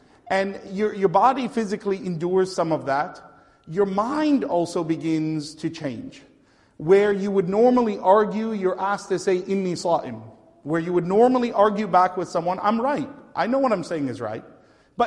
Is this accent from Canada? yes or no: yes; Canada; Now we're from Canada. Like, there's no storm warning for rain.